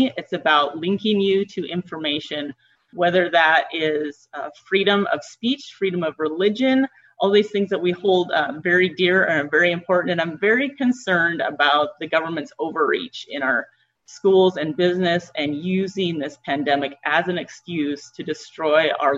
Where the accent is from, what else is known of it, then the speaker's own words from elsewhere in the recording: Montana, United States; I'm a fifth generation Montanan. I grew up in Phillips County and came to Bozeman to get a degree in biotechnology.